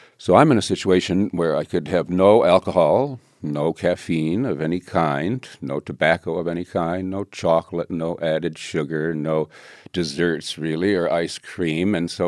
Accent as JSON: {"language": "English", "country": "United States", "said": "because I'm an American and I believe in freedom"}